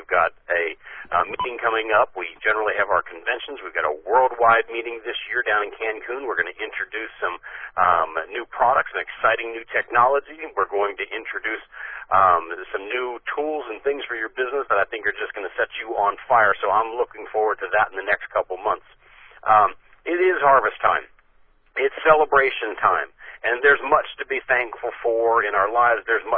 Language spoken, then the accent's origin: English; Ohio Valley, United States; now in Southern California, United States; it reminded me of where I grew up back in the Ohio Valley and what fall kind of means to me.